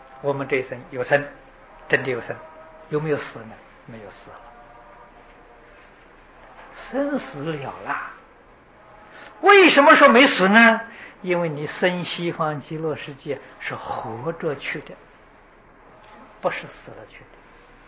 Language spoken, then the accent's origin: Chinese; China; 我们中国人讲五福，五福里面最重要的就是